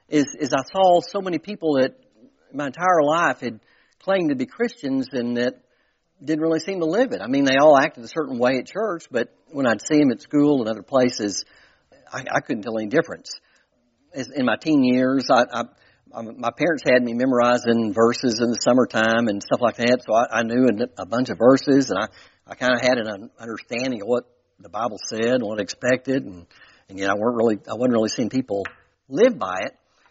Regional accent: Fort Smith, Arkansas, United States; And I grew up in Fort Smith, First Baptist Church for the first probably 14 or 15 years of my life.

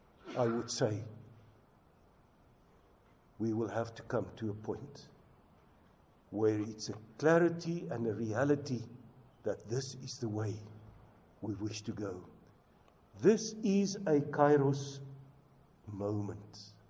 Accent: South Africa; first language Afrikaans; English is a second language; And I want to say, in my mother tongue, baie dankie.

